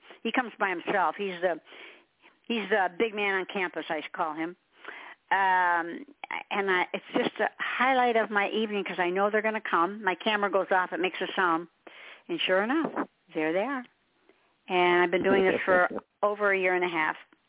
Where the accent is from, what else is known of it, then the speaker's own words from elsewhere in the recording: Detroit, Michigan, United States; And I was born and raised in Detroit.